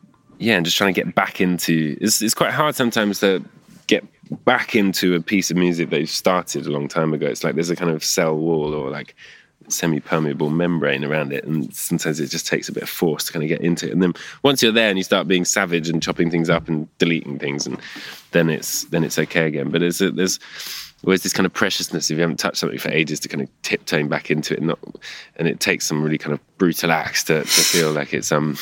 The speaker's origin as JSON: {"language": "English", "region": "England", "country": "United Kingdom", "tie": "born or raised there"}